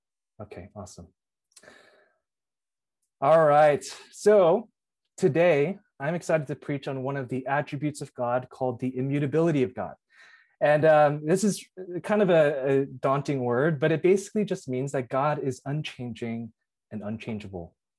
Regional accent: New Jersey, United States; I was born and raised in Bergen County, New Jersey.

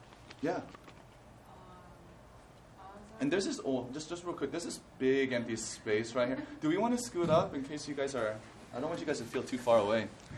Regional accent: Indiana, United States; that's what I imagine when I'm growing up in Indiana, you know? So, I mean, I felt that way growing up because all my friends were white or Indian.

